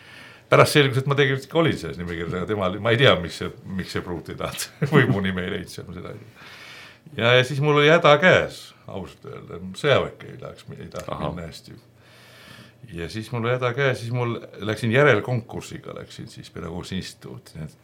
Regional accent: Paide, Järva County, Estonia; also born or lived in Põltsamaa; Aga kasvasin põhiliselt Paides, vahepeal küll mõnda aega Põltsamaal, aga üldiselt Paides ja lõpetsin, Paides käsin lasteaias ja siis käsin koolis ja lõpetsin 69 Paide keskkooli.

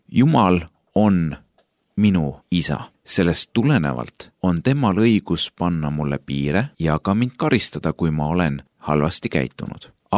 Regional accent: Rakvere, Lääne-Viru County, Estonia; born there; now in Tartu, Estonia; Kui ma sain 11-aastaseks, siis läks mu elu keeruliseks. Majanduslikel ja praktilisel põhjustel pidi meie perekond ümber kolima Tartusse, mis asub 120 kilomeetrit eemal minu sünnilinnast, Rakverest.

